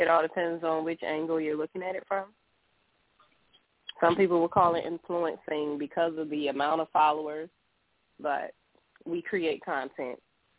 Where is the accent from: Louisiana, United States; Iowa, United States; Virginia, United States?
Virginia, United States; I'm born and raised in Virginia. Mm-hmm. Virginia.